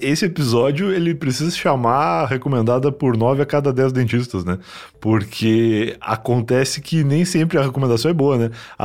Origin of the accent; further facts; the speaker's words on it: Rio Grande, Rio Grande do Sul, Brazil; born there; eu saí de uma cidade de 250 mil habitantes, que é Rio Grande, lá onde eu nasci, e era uma cidade que já tinha muitos acontecimentos